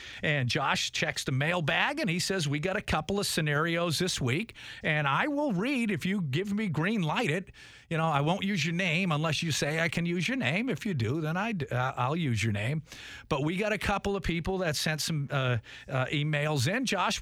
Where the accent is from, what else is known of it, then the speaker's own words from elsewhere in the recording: Tewksbury, Massachusetts, United States; somebody from my hometown, Tewksbury, Massachusetts, about 25 minutes northeast of Boston